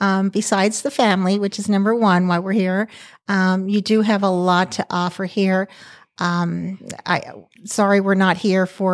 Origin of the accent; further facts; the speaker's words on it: Philadelphia, Pennsylvania, United States; You know, we're from the East Coast. Everything is rushed all the time.